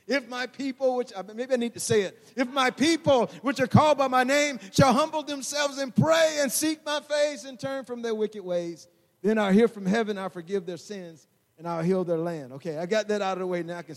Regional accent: Atlanta, Georgia, United States; when I was growing up in Atlanta, Georgia, you know, I stuttered as a young boy growing up

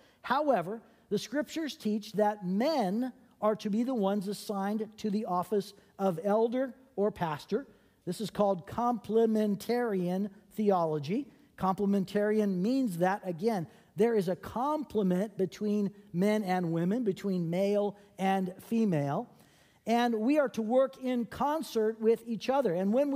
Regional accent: California, United States; I grew up in Northern California, and I grew up with two parents that loved me very much

